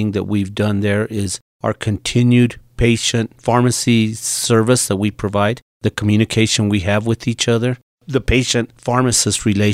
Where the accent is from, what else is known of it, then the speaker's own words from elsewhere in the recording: Romeo, Colorado, United States; We were born and raised in Romeo, Colorado, right here, natives to the San Luis Valley. We've been here for 5 to 6 generations